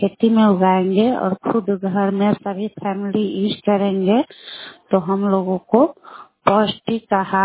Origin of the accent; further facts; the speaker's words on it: Anwarpur, Bihar, India; और मैं अनवरपुर के निवासी हूँ और मैं पौड़ा गांव के उसी क्षेत्र का निवासी हूँ। मैं एक किसान की घर से हूँ